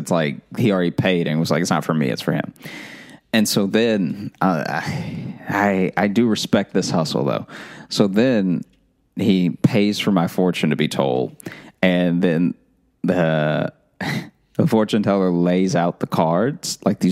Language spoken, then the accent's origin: English; Louisiana, United States; So, because you know, I grew up in Louisiana, and so when I would go to New Orleans